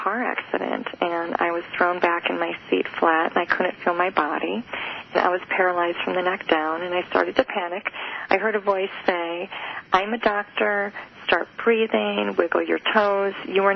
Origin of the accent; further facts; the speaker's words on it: Midwest, United States; So as a child growing up in the Midwest, I will say that naturally I was always tuning in to others to figure them out.